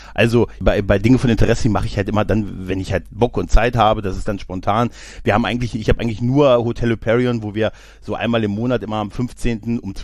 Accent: Northeim, Lower Saxony, Germany; Wo komme ich her? Aus dem südlichen Niedersachsen.

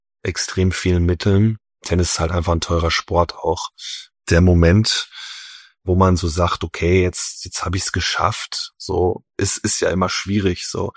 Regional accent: Warstein, North Rhine-Westphalia, Germany; Ich bin, würde ich sagen, sehr behütet aufgewachsen auf dem Land. Mhm. Bin sehr glücklich darüber. In Warstein, sehr ruhige Gegend

